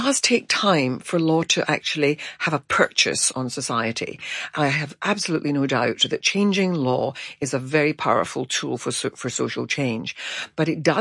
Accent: Glasgow, Scotland, United Kingdom; moved away as an adult; And so for a working class woman, as I was coming from Glasgow to study law, I was a very rare bird and I had no connections.

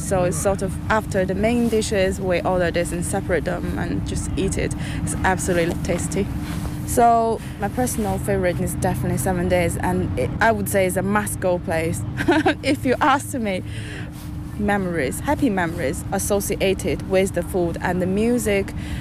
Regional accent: Northeast China, China; Yes, original version is with sour pork, and actually from my hometown province, northeast of China.

